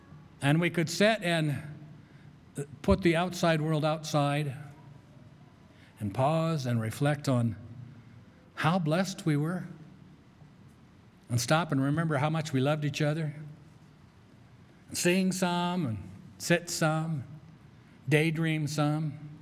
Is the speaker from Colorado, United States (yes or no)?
yes; Colorado, United States; I grew up on the Western Slope, and there are cactuses and yucca plants and sand and lots of terrain to go out and ride your motorcycle on or do whatever you wanted to do.